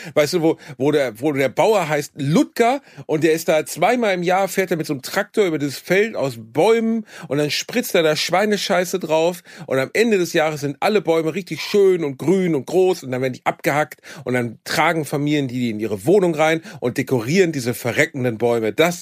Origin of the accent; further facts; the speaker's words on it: Germany; Hallo, ich bin Deutscher.